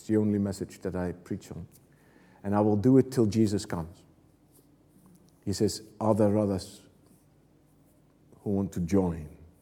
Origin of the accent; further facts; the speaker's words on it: The Hague, South Holland, Netherlands; from The Hague, the governmental city of the Netherlands.